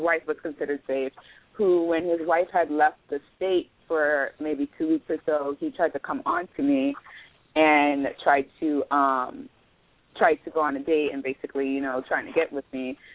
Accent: Brooklyn, New York, United States; especially the Black church community, I'm from Brooklyn

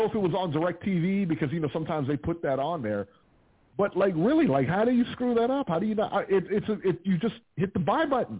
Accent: Ohio, United States; And listen, I'm from Ohio, and I love Montana Love

